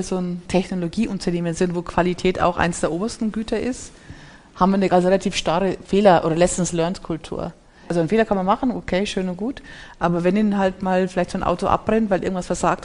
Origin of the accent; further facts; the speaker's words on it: Bavaria, Germany; Ich bin aus Bayern, das läuft eh von selber